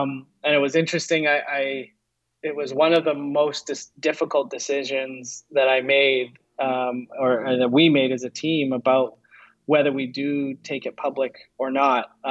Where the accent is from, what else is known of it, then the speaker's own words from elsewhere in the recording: Canada; Again, as a Canadian watching what goes on with cannabis in the US